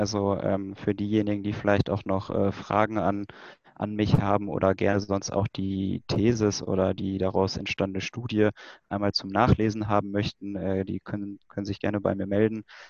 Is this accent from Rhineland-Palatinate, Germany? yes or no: no; Paderborn, North Rhine-Westphalia, Germany; Aber jetzt mal meine Heimatstadt als Beispiel genommen, Paderborn, also die Kernstadt selber hat gut 150.000 Einwohner.